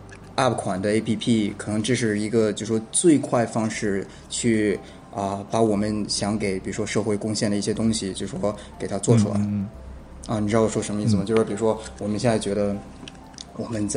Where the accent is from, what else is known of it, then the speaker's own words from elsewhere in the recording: United States; also born or lived in Tianjin, China; 我是在天津出生的，但是小时候就很小的时候就那时候搬到美国，然后我的故事其实跟王冠也是有点相似的，就是那时候在美国，然后也是在美国上的。小学、中学、高